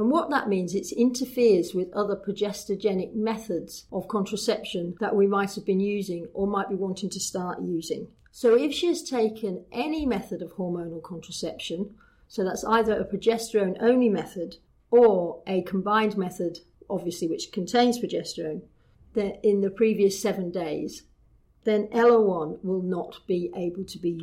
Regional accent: Bradford, Yorkshire and the Humber, United Kingdom; I'm a GP from Bradford

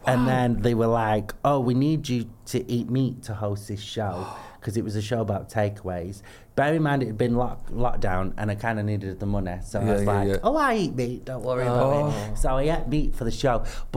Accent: Manchester, North West England, United Kingdom; I'm from Manchester

